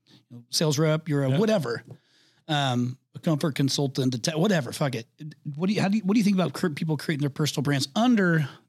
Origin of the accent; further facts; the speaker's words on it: Indiana, United States; now in Arizona, United States; I live in Arizona. I'm from Indiana. I live in Arizona. I'm a big Arizona Cardinals fan.